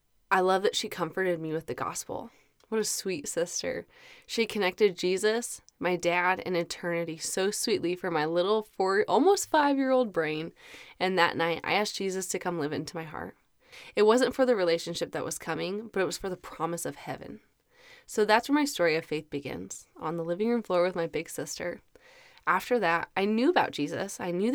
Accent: North Pole, Alaska, United States; I am originally from North Pole, Alaska. My grandparents and my mom moved us back home to be near our family.

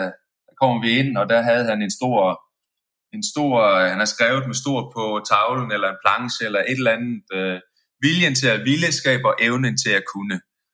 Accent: Forvang, Central Denmark Region, Denmark; Forvang. Der er vel kun en 1000 indbyggere i byen. Men jo, jeg kommer fra Forvang.

